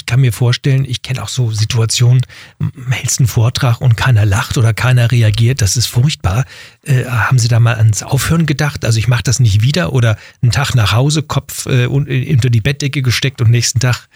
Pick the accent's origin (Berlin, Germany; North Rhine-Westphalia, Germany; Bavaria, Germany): Berlin, Germany; born there; Meine Geburtsstadt Berlin, ein Kind aus Spandau bei Berlin.